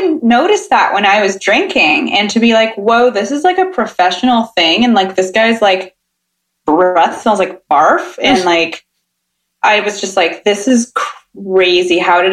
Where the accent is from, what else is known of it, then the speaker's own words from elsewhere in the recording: Sacramento, California, United States; oh no, I'm from Sacramento.